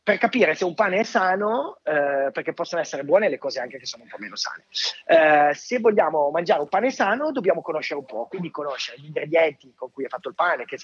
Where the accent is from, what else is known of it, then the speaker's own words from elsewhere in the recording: Cossano Belbo, Piedmont, Italy; una fotografa mia cara amica del mio stesso paese, di Cossano Belvo, in provincia di Cuneo.